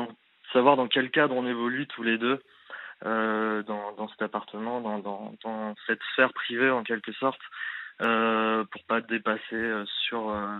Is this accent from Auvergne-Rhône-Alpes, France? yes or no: no; Alençon, Normandy, France; moi je suis d'Alençon à la base, Romain aussi